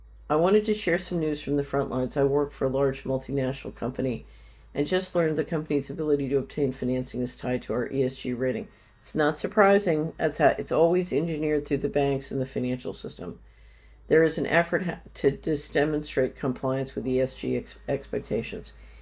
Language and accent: English; Canada; now in Mexico; I live in Mexico at the moment, but I'm Canadian.